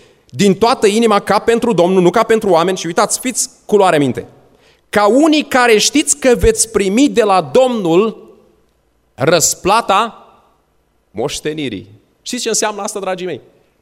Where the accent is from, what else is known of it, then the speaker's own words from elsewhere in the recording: Botoșani, Botoșani County, Romania; biserica locală unde am crescut eu la Botoșani